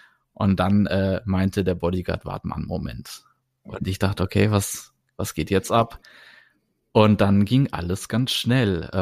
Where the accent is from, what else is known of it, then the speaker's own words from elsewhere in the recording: Germany; ich bin riesen … Fan, ich bin aus Deutschland und möchte auch Filmmusik machen.